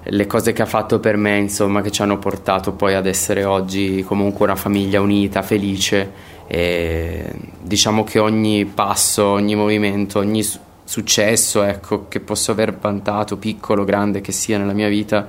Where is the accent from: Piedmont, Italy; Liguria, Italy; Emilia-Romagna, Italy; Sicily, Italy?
Piedmont, Italy; Turin; Siamo torinesi, ma tutti del sud